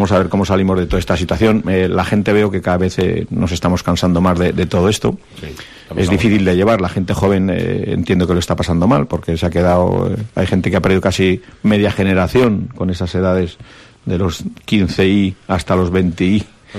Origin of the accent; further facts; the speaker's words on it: Navarre, Spain; eso quiere decir que somos navarros.